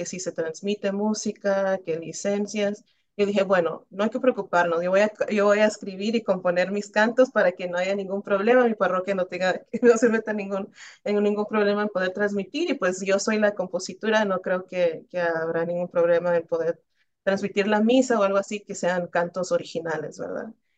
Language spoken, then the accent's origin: Spanish; Nicaragua; yo como nicaragüense somos muy devotos a ella, a la Purísima.